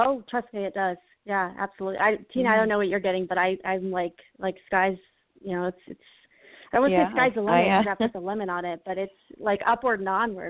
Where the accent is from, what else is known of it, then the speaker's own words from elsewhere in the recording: Denver, Colorado, United States; We've got someone from my hometown here of Denver.